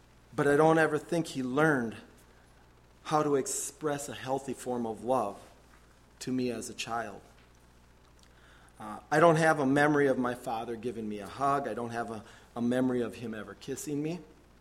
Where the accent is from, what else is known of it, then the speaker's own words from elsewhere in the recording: Pine Island, United States; We grew up in Pine Island, so how many of you know … ? Okay, so some of you do, some of you don't. I come from a family of 10 siblings.